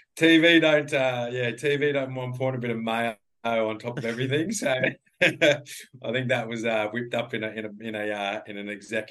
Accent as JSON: {"language": "English", "region": "Queensland", "country": "Australia", "tie": "born or raised there", "said": "I grew up in Western Queensland. We have a farm out there, but, you know, we're not farmers. We had cows and stuff on the farm growing up"}